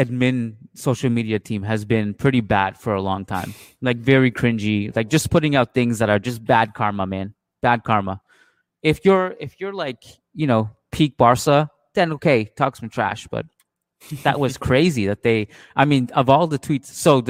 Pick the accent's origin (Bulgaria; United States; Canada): Canada; Yeah, I'm coming from Canada.